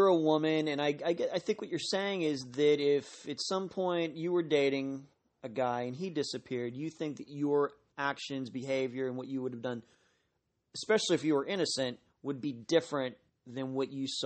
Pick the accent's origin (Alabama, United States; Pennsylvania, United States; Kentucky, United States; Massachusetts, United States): Pennsylvania, United States; Pittsburgh; although I'm from the Pittsburgh area, she still lives there